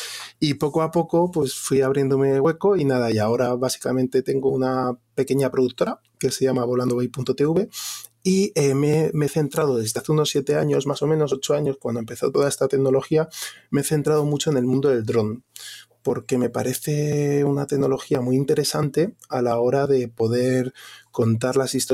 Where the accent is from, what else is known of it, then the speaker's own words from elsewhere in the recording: Madrid, Community of Madrid, Spain; born there; nací aquí, o sea, nací en Madrid, pero sí que mi familia, o parte de mi familia, mi madre es de Canarias, por eso me pusieron el nombre canario